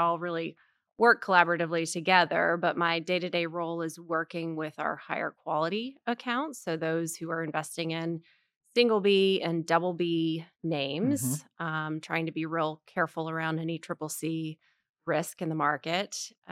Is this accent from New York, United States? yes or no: no; Charlotte, North Carolina, United States; But I grew up here locally in Charlotte, went to a gym here and competed for Clymer Gymnastics, which is no longer in existence.